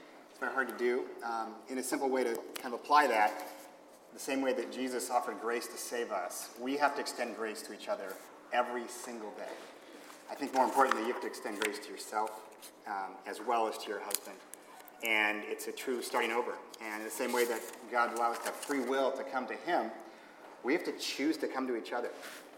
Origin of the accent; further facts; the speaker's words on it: California, United States; I'm from the Bay Area originally, Northern California, and Emily's from Chicago.